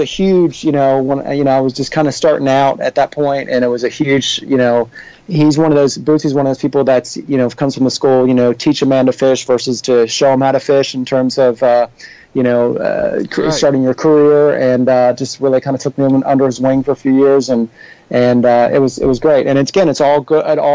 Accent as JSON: {"language": "English", "town": "Cincinnati", "region": "Ohio", "country": "United States", "tie": "born or raised there", "said": "Well, you know, like as you mentioned, I grew up here in Cincinnati"}